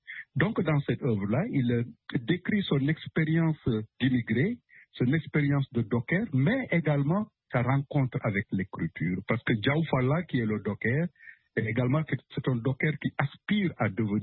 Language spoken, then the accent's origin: French; Senegal; comme tous ceux de ma génération, nous avons grandi au Sénégal